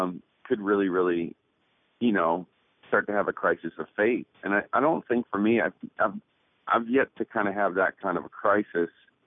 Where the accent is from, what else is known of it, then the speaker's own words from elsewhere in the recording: Newfoundland and Labrador, Canada; also born or lived in Phoenix; now in Nashville, United States; Obviously, the fact that I'm from Newfoundland, Canada, is a huge point of pride.